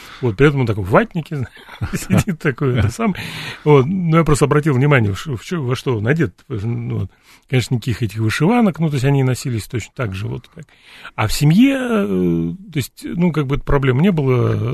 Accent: Moscow, Russia; жизнь протекала в основном в Москве. Я такой, ну, то есть, ну, я родился, вырос я в Москве, здесь всегда жил. И вот, то есть, хотя, конечно, у меня родственники, ну, то есть, по отцу у меня линия как раз украинская, ну, в смысле, малороссы и Киевская область

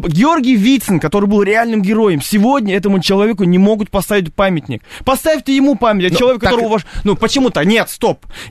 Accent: Moscow, Russia; я вырос в Москве, я здесь нахожусь 8 лет.

